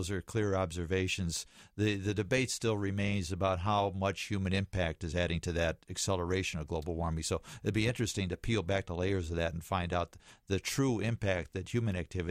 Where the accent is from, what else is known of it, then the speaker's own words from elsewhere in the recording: Illinois, United States; growing up in Chicago in the Fox River Valley, you were my boyhood hero.